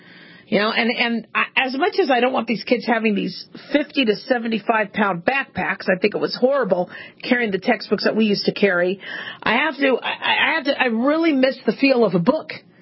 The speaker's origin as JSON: {"language": "English", "town": "Phoenix", "region": "Arizona", "country": "United States", "tie": "born or raised there", "said": "I grew up in Phoenix, way too hot to go outside."}